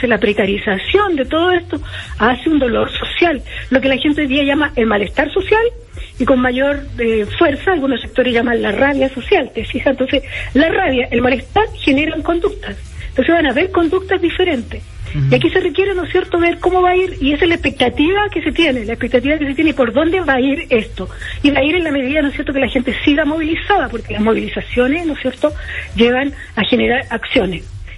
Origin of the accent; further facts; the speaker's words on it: Chile; que hemos sentido como pueblo chileno